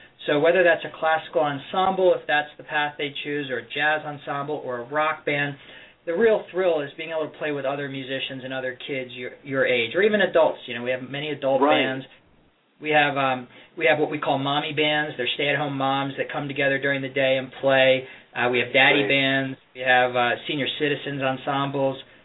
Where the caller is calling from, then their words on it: Bethesda, Maryland, United States; I'm actually calling from our headquarters in Bethesda, Maryland.